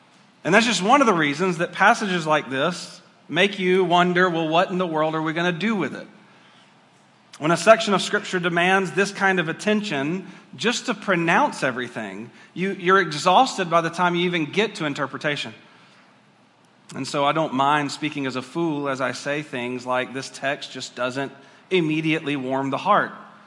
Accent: Georgia, United States; I'm from Georgia, so Jobab would work good.

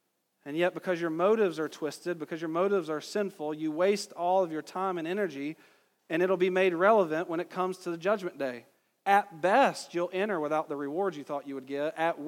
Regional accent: the South, United States; I come from the South. If you don't go to church somewhere, you ain't getting elected, right?

